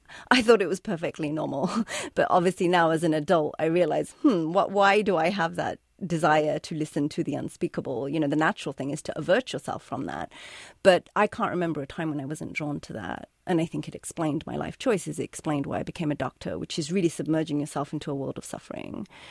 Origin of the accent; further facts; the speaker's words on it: England, United Kingdom; I grew up in England, had a totally different life, was very disconnected from my family history of tragedy